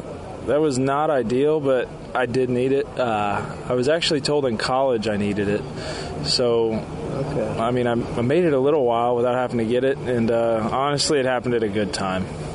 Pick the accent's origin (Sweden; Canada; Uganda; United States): United States; Carrollton, Illinois; So I'm from Carrollton, Illinois. It's like right across the river from St. Louis.